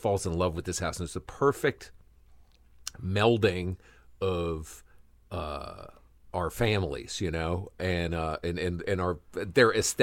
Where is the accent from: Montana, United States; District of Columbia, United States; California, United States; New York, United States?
District of Columbia, United States; Washington; Originally D.C.